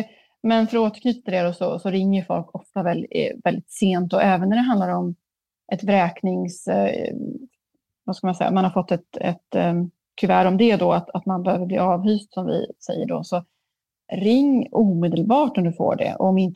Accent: Sweden; jag är ändå från Sverige.

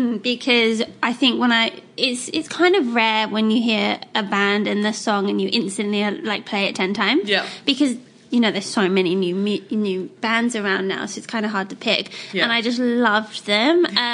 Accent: England, United Kingdom; I guess I'm English, so a bit slow.

